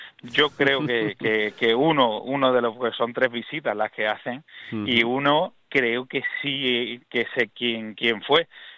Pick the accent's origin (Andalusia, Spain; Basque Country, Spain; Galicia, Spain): Andalusia, Spain; Córdoba; somos la capital andaluza con más estrellas, la ciudad andaluza con más estrellas